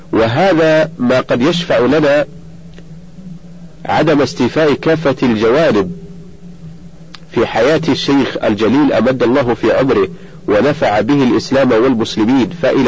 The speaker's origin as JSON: {"language": "Arabic", "town": "Riyadh", "region": "Riyadh Province", "country": "Saudi Arabia", "tie": "born there", "said": "ولدت بمدينة الرياض في ذي الحجة سنة 30 و300 ألف للهجرة"}